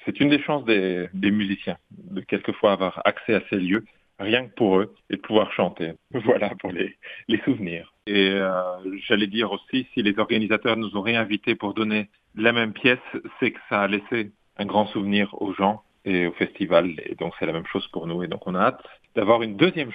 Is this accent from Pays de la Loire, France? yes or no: no; Bourgogne-Franche-Comté, France; je suis français, bourguignon de naissance et je resterai bourguignon.